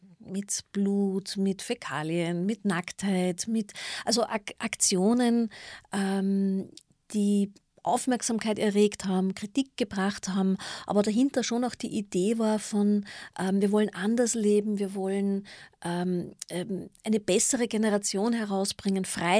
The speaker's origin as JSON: {"language": "German", "town": "Kirchschlag", "country": "Austria", "tie": "born or raised there", "said": "Das ist quasi mein Heimatort Kirchschlag."}